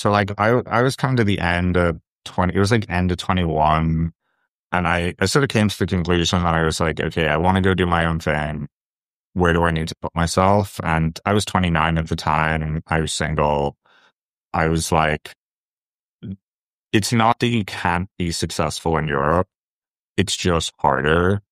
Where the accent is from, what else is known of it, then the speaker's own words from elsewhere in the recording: Ireland; I grew up in Ireland, spent like 28 years of my life in Ireland.